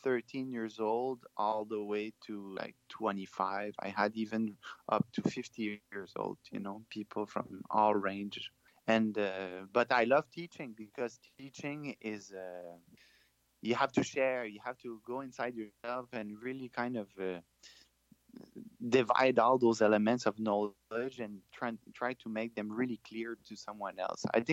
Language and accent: English; Quebec, Canada; accent: French; English is a second language; origin, so my mom is from Poland and my dad is from Canada. So I'm more specifically from Quebec, because in Quebec we speak French. So that's why my big French accent.